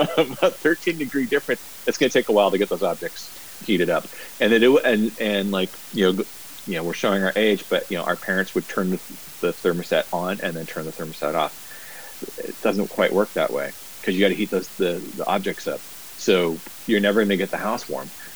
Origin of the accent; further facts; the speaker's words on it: California, United States; You and I are both Bay Area kids too, so yeah, growing up in the Bay Area, it didn't get that cold.